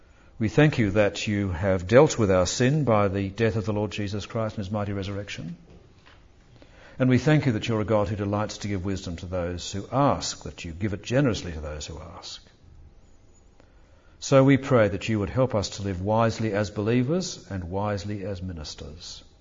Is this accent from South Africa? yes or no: no; United Kingdom; There still remains, I think, a certain arrogance about being British. We may have lost the empire, but really, we know what to do.